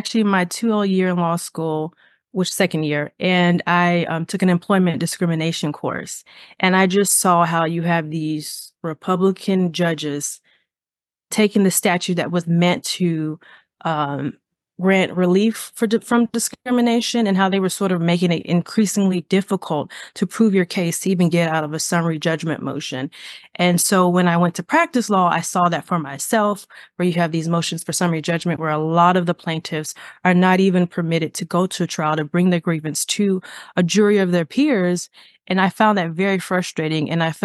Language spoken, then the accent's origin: English; Florida, United States; So I was born and raised in Florida, always wanted to be an attorney since watching Matlock on TV, just to age myself.